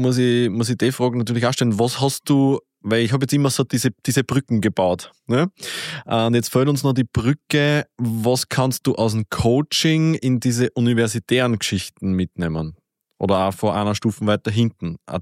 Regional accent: Austria

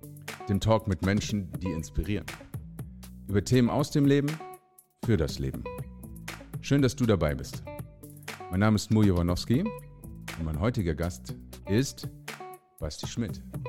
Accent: Frankfurt, Hesse, Germany; Ich bin auch in Frankfurt groß geworden.

